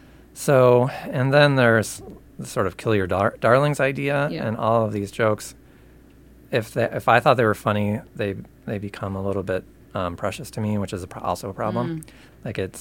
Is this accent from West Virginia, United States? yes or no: no; West St. Paul, Minnesota, United States; I grew up in West St. Paul.